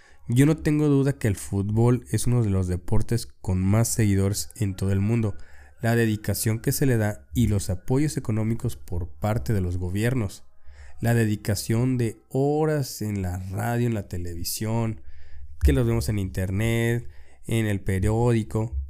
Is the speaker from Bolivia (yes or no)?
no; Mexico; Nosotros como mexicanos hemos normalizado la violencia.